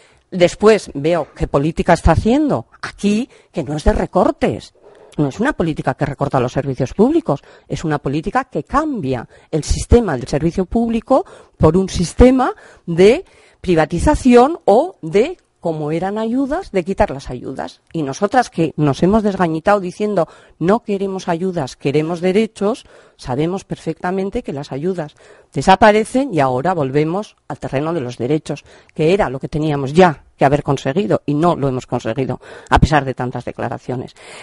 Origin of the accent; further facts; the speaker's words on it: Basque Country, Spain; now in Navarre, Spain; Pues yo que soy vasca, que siempre he pensado en eso de la palabra